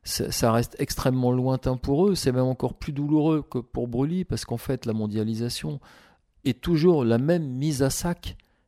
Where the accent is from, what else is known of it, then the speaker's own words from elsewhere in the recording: France; c'est ce qui est extrêmement dur pour nous en tant que Français